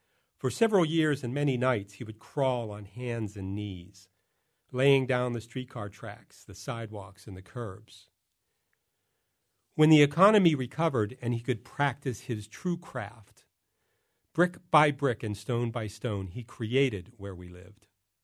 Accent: Pittsburgh, Pennsylvania, United States; I grew up in Pittsburgh, where three rivers merge together.

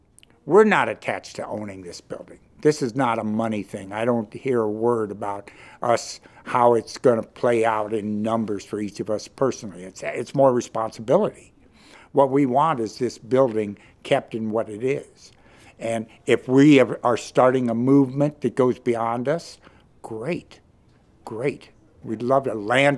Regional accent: Berkeley, California, United States; And I'm from Berkeley.

